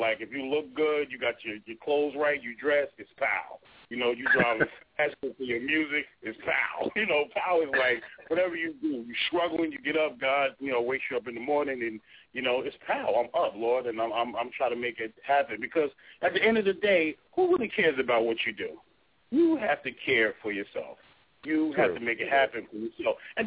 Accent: Newark, New Jersey, United States; I mean, from where I come from, you know, I grew up in Newark, and, you know, I was mostly in the project areas.

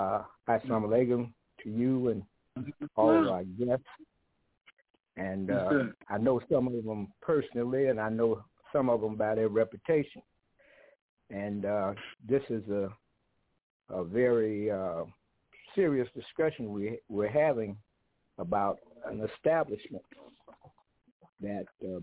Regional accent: Chicago, Illinois, United States; born there; Yeah, I was born in Chicago myself, but I'm one generation from it. I claim Mobile.

